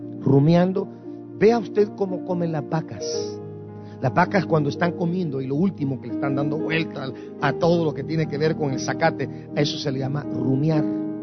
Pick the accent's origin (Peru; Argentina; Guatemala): Guatemala; Nosotros teníamos cerca de mi pueblo, en Guatemala, una molienda.